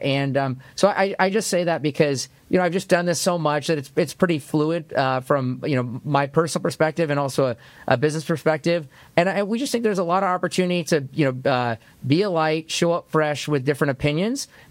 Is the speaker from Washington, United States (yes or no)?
yes; Seattle, Washington, United States; I grew up in Seattle, Washington, numerous times in my life. We went across the border when I was 8 years old.